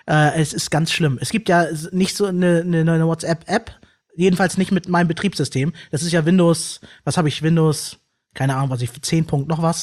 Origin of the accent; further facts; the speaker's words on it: Turkey; also ich bin Türke